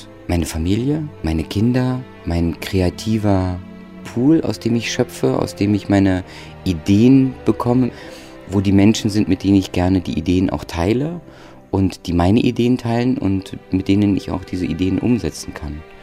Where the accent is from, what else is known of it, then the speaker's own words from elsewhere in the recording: Berlin, Germany; first language German; ich bin in Berlin, in Deutschland zu Hause und meine Muttersprache ist Deutsch